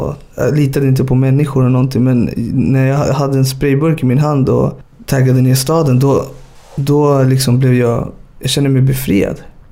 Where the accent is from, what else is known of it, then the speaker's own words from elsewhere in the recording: Ekerö, Stockholm County, Sweden; när jag var liten på Ekerö